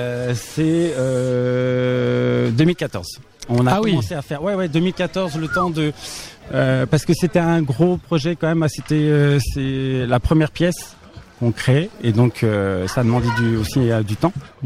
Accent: Brittany, France; le réveil a été compliqué parce que nous venons de Bretagne.

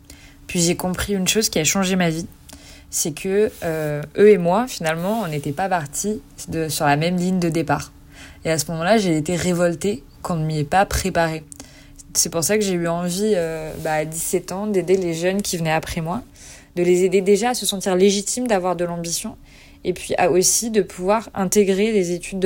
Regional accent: Saint-Saturnin-de-Lucian, Occitanie, France; j'ai 22 ans. Je suis originaire de Saint-Saturnin-de-Lucian. Je viens d'une famille de viticulteurs.

